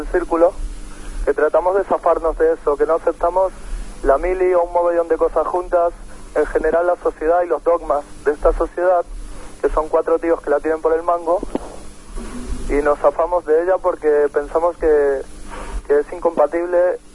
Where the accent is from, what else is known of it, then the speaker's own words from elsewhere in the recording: Girona, Catalonia, Spain; yo soy un punky de Gerona